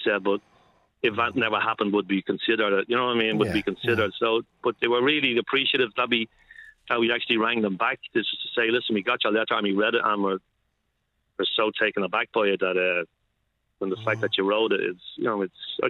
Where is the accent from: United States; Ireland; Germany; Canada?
Ireland; Ballyfermot, Leinster; I'm from Ballyferma, Joe, all my life. I moved to Crumlin, unfortunately, for 2 years, but I'm 63 years of age and I'm 61 years in Ballyferma